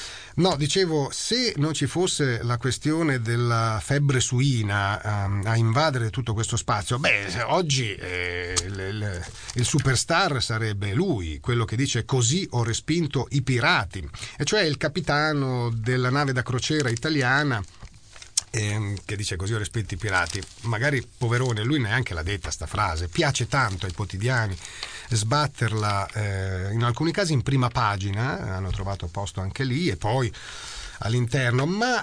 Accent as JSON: {"language": "Italian", "town": "Rome", "region": "Lazio", "country": "Italy", "tie": "born there", "said": "Sono nata a Roma da genitori somali."}